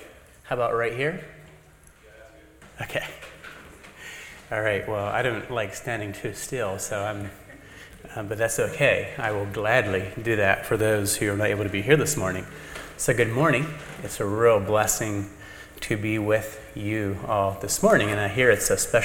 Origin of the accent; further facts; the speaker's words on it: State College, Pennsylvania, United States; I'm from State College, Pennsylvania.